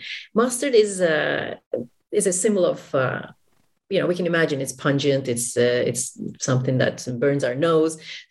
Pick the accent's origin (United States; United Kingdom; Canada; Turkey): Turkey; Istanbul; English is a second language; because I'm from Istanbul, Turkey, so I've even extended his collection just a slightly bit.